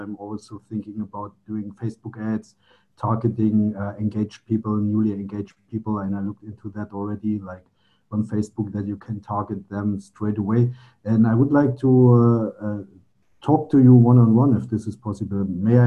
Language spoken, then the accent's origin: English; Germany; Germany. I'm from Germany.